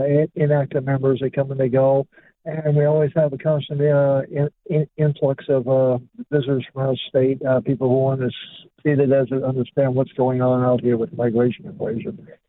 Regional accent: Tucson, Arizona, United States; I'm actually from Tucson

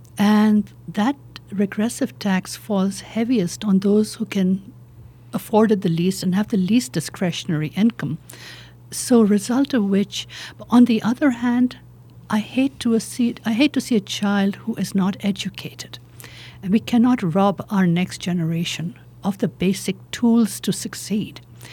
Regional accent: India; I was born in India. You can probably detect a bit of an accent.

